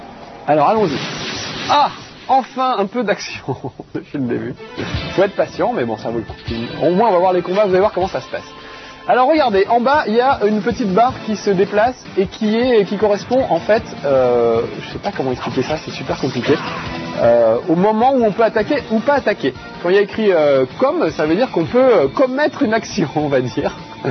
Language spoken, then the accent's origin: French; France; Nos forêts chez nous en France, c'est pas du tout comme ça.